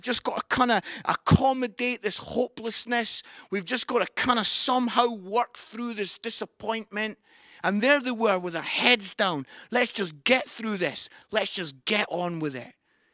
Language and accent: English; Scotland, United Kingdom; I'm Scottish.